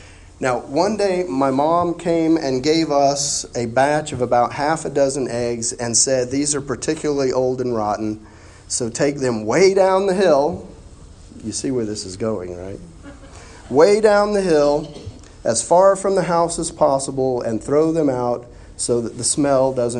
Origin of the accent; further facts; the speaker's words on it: Spain; when we were kids growing up in Spain. See, we lived in a house on a hill in a row of similar houses that lined a crushed granite street on the edge of a subdivision.